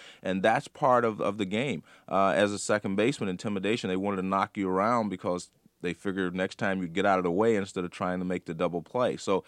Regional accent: California, United States; Growing up in California, my father would take me to the minor league games, the Oakland Oaks.

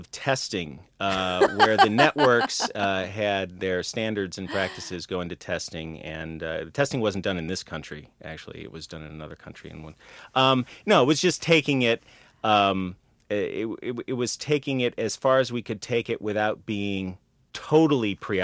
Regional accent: Chicago, Illinois, United States; also born or lived in New York; Yeah, I grew up in Chicago and you could see them. They showed them on TV. They never had Tom and Jerry on in Chicago. I didn't see Tom and Jerry until after I moved to New York.

